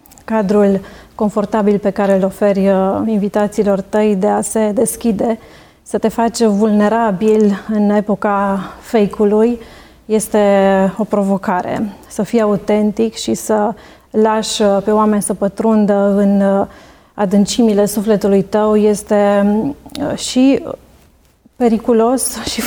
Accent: Arad, Arad County, Romania; Eu și fratele meu suntem singurii copii ai părinților noștri. Suntem din Arad. Familia noastră este parte din Biserica Adventistă din Strămoș, din Străbunici

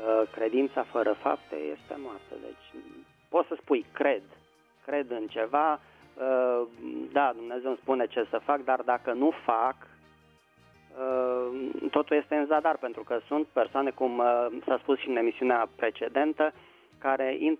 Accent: Bucharest, Romania; din București.

